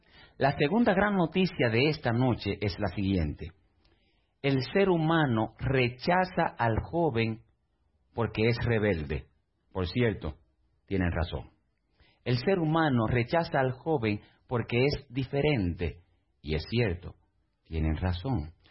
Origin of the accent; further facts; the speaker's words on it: Santiago, Dominican Republic; born there; barrio más peligroso de Santiago. Se llama el Ensanche Bermúdez. Cuando la gente escucha la palabra, yo nací en el Ensanche Bermúdez